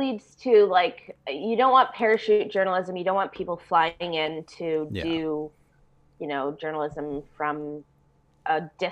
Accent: Schenectady, New York, United States; I went to one of these protests in my hometown.

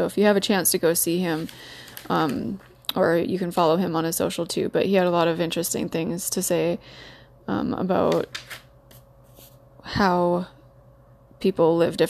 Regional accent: North Dakota, United States; I grew up in North Dakota, where a lot of us are really proud of doing everything the hard way.

